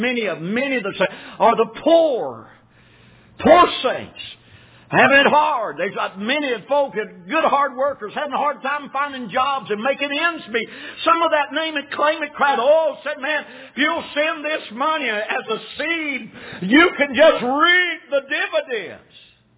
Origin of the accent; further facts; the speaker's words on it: the South, United States; I'm from the South.